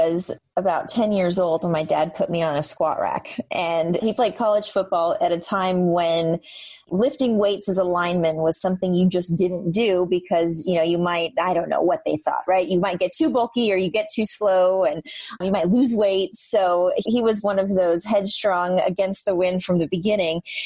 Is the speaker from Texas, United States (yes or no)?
no; Hawaii, United States; I grew up in Hawaii. So I know, tough life, right? Grew up in Hawaii.